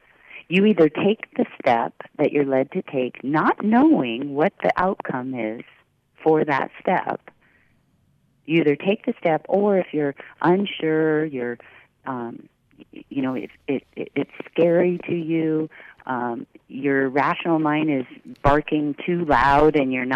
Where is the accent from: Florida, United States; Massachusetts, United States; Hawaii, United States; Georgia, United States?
Hawaii, United States; And I was born and raised in Hawaii, so I said, you know, it's a freckle.